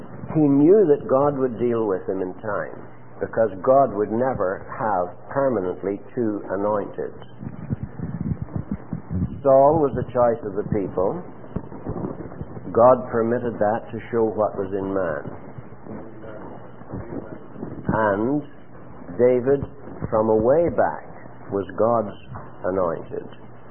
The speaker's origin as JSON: {"language": "English", "country": "Ireland", "said": "I'm Irish."}